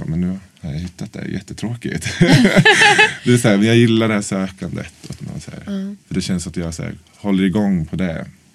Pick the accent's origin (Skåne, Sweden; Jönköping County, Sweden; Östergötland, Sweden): Östergötland, Sweden; Norrköping; now in Stockholm, Sweden; Så jag är från Norrköping och jag utbildar styckare. Och sen så kände jag bara att jag måste komma därifrån. Så då flyttade jag liksom till Stockholm.